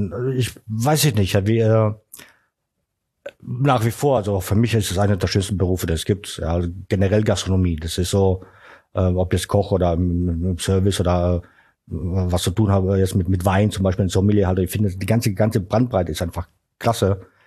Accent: Karlsruhe, Baden-Württemberg, Germany; born there; Und dann bin ich nach Deutschland 1992 gekommen, nach Karlsruhe, meine Geburtsstadt.

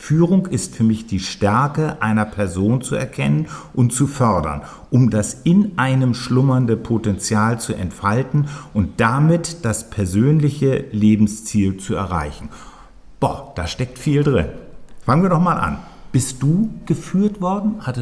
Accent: Northern Germany, Germany; von Stuttgart nach Lüneburg. Ich bin Norddeutscher

